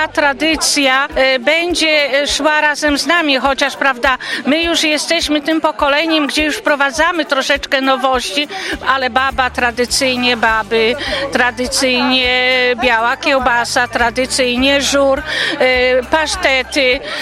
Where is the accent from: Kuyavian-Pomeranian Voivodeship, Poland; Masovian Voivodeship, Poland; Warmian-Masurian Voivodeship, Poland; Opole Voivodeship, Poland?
Opole Voivodeship, Poland; Spórok; jesteśmy ze Spuroka